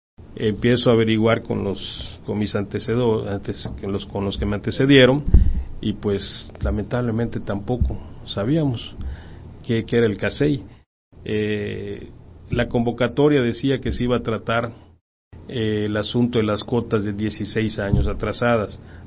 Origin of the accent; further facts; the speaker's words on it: Yucatán, Mexico; como un poquito rebeldes que somos los yucatecos